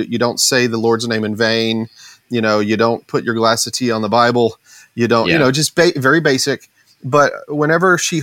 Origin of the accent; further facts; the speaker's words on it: United States; And so I was trying to understand, as an American, one of our things is life, liberty, and the pursuit of happiness, right?